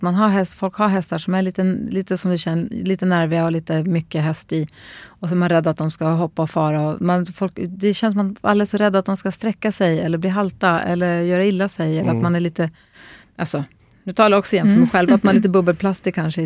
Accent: Luleå, Norrbotten County, Sweden; när jag är uppvuxen i Luleå

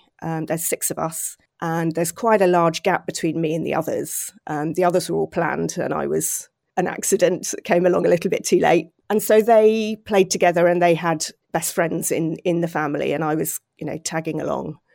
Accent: South East England, United Kingdom; certainly where I was growing up in Surrey

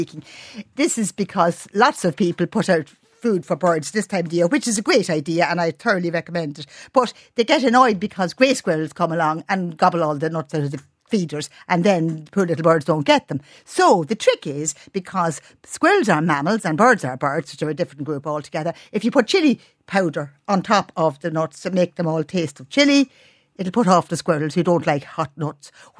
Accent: Leinster, Ireland; now in Dublin, Ireland; I always say I'm from Louth, wouldn't you know, by the old accent. But I'm in Dublin for the last 50 years, but I'm not a Dub, by Christ, I'm not.

